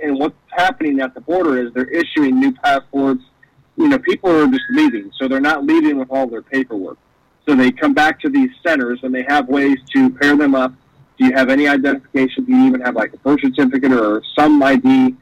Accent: United States; And I think as an American, one thing we don't recognize is while we have our arguments with the news and media

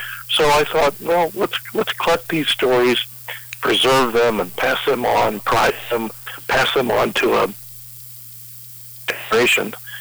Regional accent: Middletown, Ohio, United States; I grew up in Middletown, which is on the other end of Butler County, just north of Cincinnati.

